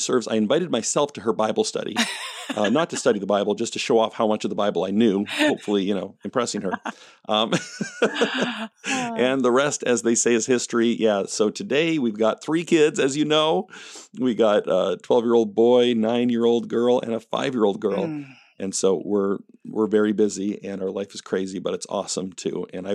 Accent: Canada; moved away as an adult; So I grew up in Canada. Although my accent is mostly gone, I think.

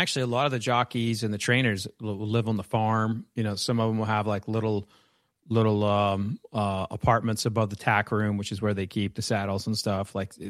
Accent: Oklahoma, United States; Actually, I grew up in Oklahoma, but I did grow up with horses.

